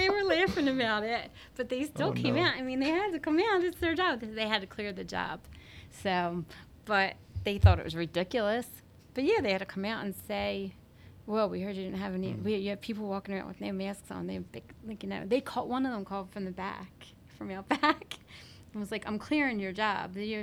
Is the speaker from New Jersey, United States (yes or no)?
no; Philadelphia, Pennsylvania, United States; There was no way I was going to not work if they were going to burn my hometown to the ground